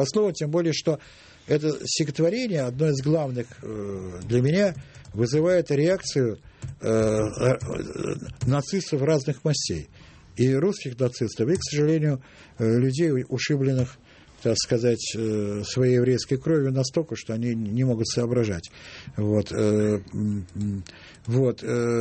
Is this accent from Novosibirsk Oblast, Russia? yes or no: no; Saint Petersburg, Russia; Дело в том, что я, так сказать, из Питера, в общем, так, да?